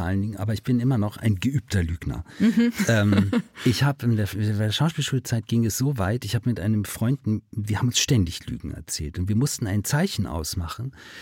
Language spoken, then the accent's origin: German; Hamburg, Germany; Wir sind beide aus dem Norden von Hamburg.